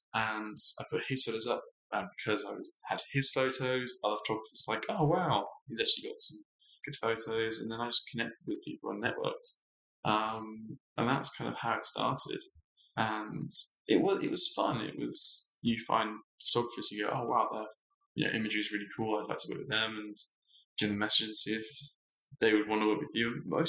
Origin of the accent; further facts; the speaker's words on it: West Midlands, United Kingdom; now in Perth, Australia; Basically because I was from Herefordshire with you.